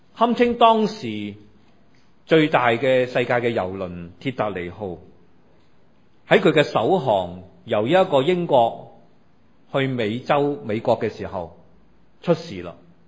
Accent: China; 我們中國人經常有一句說話

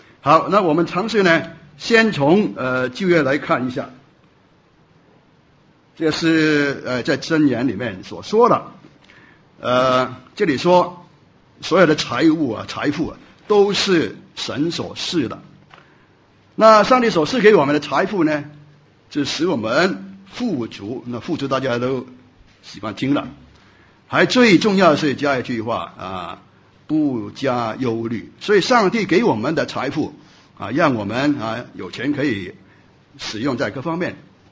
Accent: Hong Kong; 或者是我们香港人说新年已经过去。

